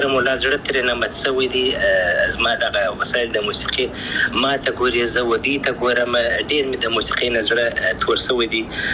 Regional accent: Afghanistan; moved away

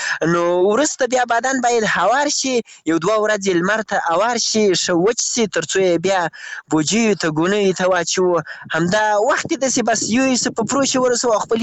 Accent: Afghanistan; now in Iran; زه هم داسې په ایران کې مسافر یم

